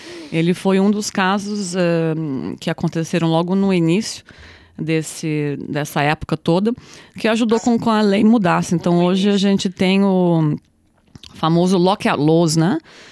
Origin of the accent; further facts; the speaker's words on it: Brazil; now in Australia; Com muitos brasileiros também, sendo brasileira, né?